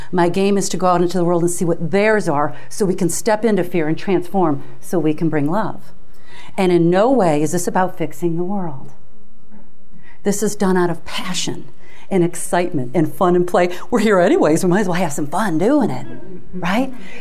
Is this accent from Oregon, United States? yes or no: no; Detroit, Michigan, United States; I'm from Detroit, so I work a lot with the automotives.